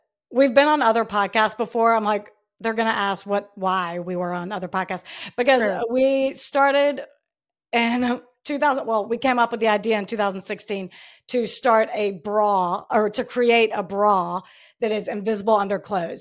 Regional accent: Birmingham, Alabama, United States; We are from Birmingham, Alabama. We grew up, we have two older sisters. We grew up in a small little suburb outside of Birmingham.

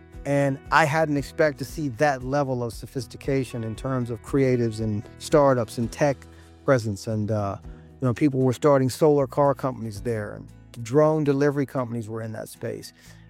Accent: Missouri, United States; That is also the lifeblood of my home state's economy. Missouri's largest economic driver is agriculture.

